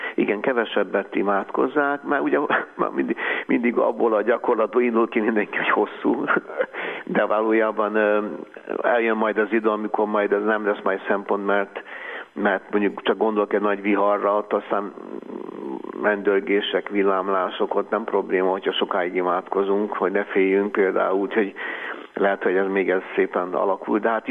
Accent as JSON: {"language": "Hungarian", "town": "Szécsény", "region": "Nógrád", "country": "Hungary", "tie": "born there", "said": "én Széchenybe születtem, tehát én még háznál"}